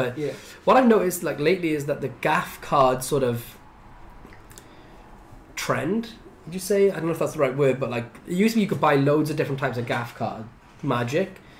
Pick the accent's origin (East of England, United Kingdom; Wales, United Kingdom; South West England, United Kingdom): Wales, United Kingdom; I'm Welsh.